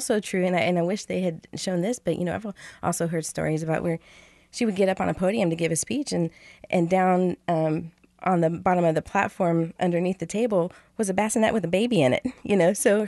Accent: Washington, United States; I grew up in Washington State, but I would spend my summers in California in Stockton

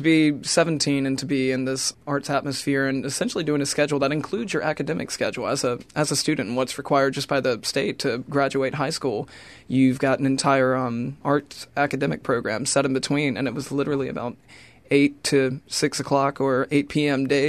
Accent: Washington, North Carolina, United States; but I went back to my hometown in Washington, North Carolina, and enrolled in community college credits

